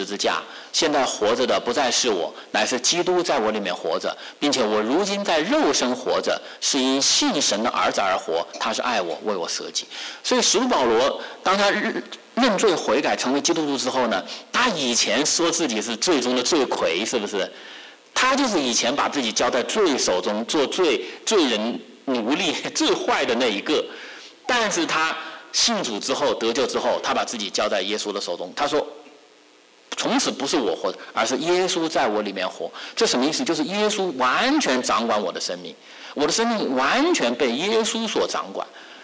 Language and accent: Chinese; Wuhan, Hubei, China; 很多弟兄姊妹也知道我是来自于中国武汉啊。那么很多年前我在中国大陆中国武汉迦南教会服侍的时候